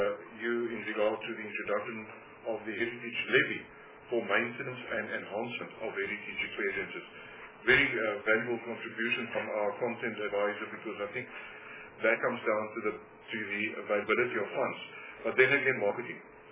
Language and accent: English; Cape Town, Western Cape, South Africa; But I come from Cape Town, and so I would have that argument.